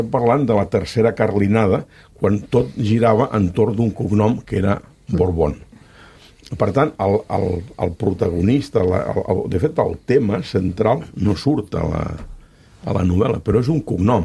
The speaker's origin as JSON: {"language": "Catalan", "town": "La Granja d'Escarp", "region": "Catalonia", "country": "Spain", "said": "perquè quan jo sóc de la Granja d'Escarp, a 7 quilòmetres de Mequinensa, per tant, érem veïns de riu"}